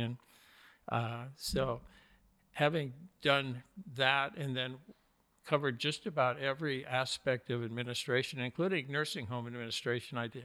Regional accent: Montana, United States; now in Alaska, United States; Well, I grew up in Montana, and my family background is with that were early homesteaders back in the late 1800s in the early days of homesteading in Montana.

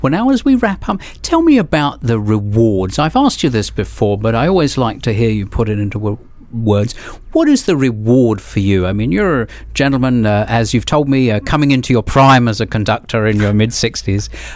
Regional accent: South East England, United Kingdom; who lived in the next village to where I grew up in Surrey, England.

